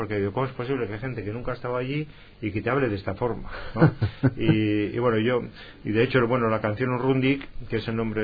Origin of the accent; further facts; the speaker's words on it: Portugalete, Basque Country, Spain; born there; soy nacido en Portugalete, que está justo en la otra margen de la ría.